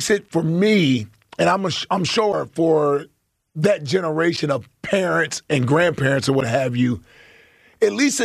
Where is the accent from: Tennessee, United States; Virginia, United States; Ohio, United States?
Ohio, United States; Cincinnati; I wasn't born here, but this is where I'm from. You know, I was raised in Cincinnati 14 years.